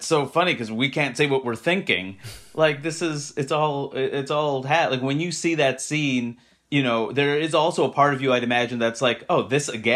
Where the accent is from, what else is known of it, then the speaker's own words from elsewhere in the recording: Queens, New York, United States; This isn't every place in the country, in the world, is not where I grew up in Queens, New York, right?